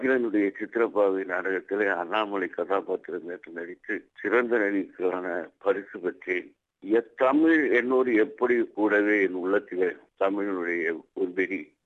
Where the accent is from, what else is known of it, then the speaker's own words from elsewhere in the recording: Tiruchirappalli, Tamil Nadu, India; நான் திருச்சியில பிறந்தவன். திருச்சியில தான் என்னுடைய உயர்நிலைப்பள்ளி படிப்பு, கல்லூரி படிப்பு எல்லாம் நடந்தது.